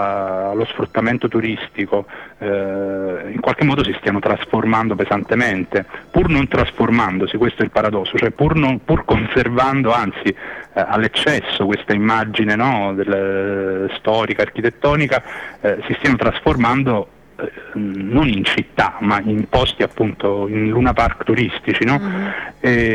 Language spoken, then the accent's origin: Italian; Naples, Campania, Italy; also born or lived in Rome; io sono napoletano, ma venivo da una lunga esperienza, diciamo, di vita a Roma, durata 8 anni, tra l'altro appunto in un quartiere piuttosto centrale.